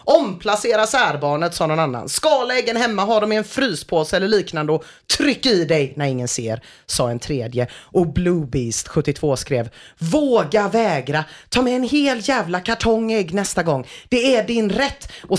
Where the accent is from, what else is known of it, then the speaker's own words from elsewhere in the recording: Gothenburg, Västra Götaland County, Sweden; Varför kunde jag inte bara som den göteborgare jag är glatt snyta fram något halvkul